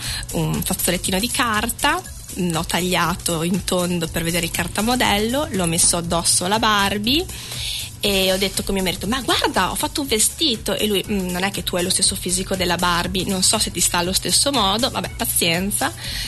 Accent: Emilia-Romagna, Italy; now in Quistello, Italy; No, io sono emiliana, doc.

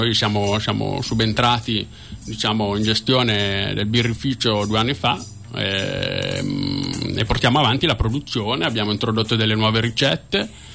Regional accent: Milan, Lombardy, Italy; Io sono milanese, ma un po' di mantovano ormai l'ho imparato.

